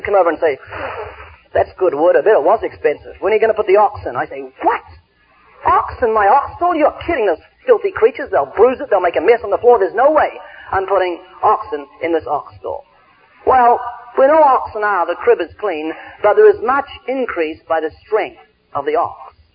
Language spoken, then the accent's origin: English; New Zealand; now in California, United States